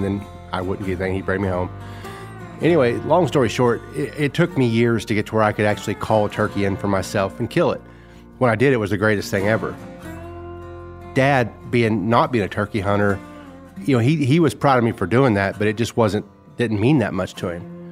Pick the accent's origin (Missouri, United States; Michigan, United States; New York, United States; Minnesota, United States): Missouri, United States; Exeter; I'm from Exeter, Missouri, down in the very far southwest corner of the state. I'm 48